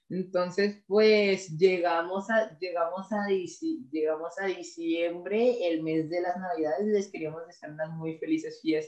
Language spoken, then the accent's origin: Spanish; Colombia; como somos colombianos y como ya oyeron, pues desde septiembre se siente que viene diciembre